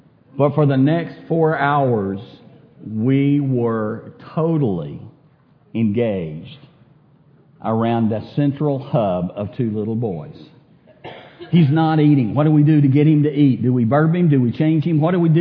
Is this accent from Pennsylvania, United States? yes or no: no; Texas, United States; I grew up in West Texas